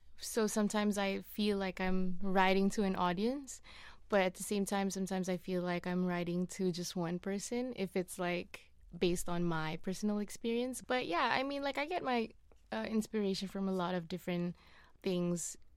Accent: Malaysia; I'm a Malaysian Muslim. I grew up, you know, practicing Islam.

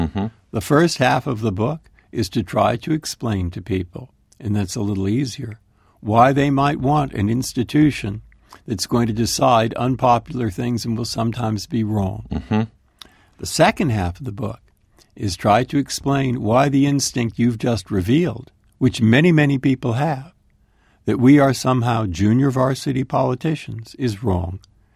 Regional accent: San Francisco, California, United States; born there; moved away; also born or lived in Massachusetts; I was born in San Francisco. I've lived nearly 50 years in Massachusetts.

